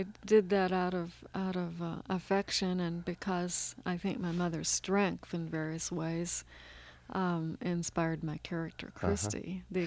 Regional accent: Kentucky, United States; It was actually inspired by a true story. In western Kentucky, in my hometown, an event such as this actually occurred.

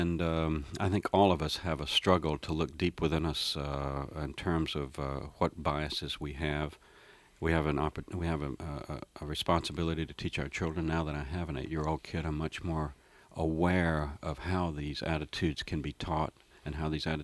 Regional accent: the South, United States; I often tell people that growing up Jewish in the South is a lot like being Gentile in New York.

